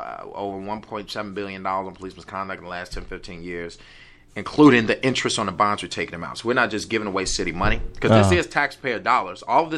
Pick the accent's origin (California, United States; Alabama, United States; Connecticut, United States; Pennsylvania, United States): California, United States; Inglewood; I'm from Inglewood.